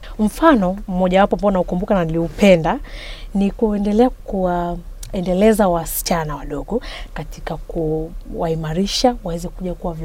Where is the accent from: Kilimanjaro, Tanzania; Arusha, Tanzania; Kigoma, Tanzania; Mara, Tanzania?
Kilimanjaro, Tanzania; Same; natokea Tanzania, Kilimanjaro, lakini mimi ni mzaliwa wa Same.